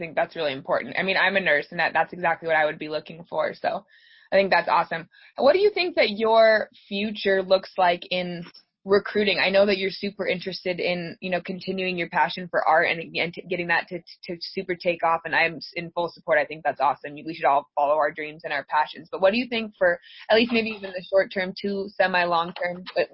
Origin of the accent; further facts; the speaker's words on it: Colorado, United States; I was born and raised in Colorado.